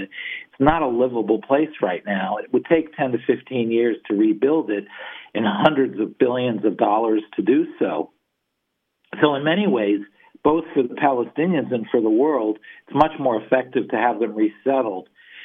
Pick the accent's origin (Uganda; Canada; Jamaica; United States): United States; As an American, I find it strategically dangerous on some level